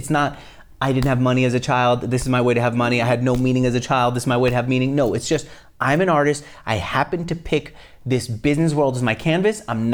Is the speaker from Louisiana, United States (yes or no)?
no; New York, United States; I grew up in New York, surrounded by people who are building companies that outlasted them.